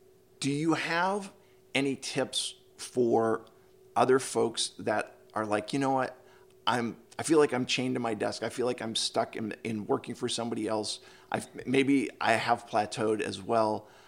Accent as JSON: {"language": "English", "region": "Pennsylvania", "country": "United States", "tie": "born or raised there", "said": "I have to say, I grew up outside of Philadelphia, and the South Street in Philadelphia is kind of like this eclectic."}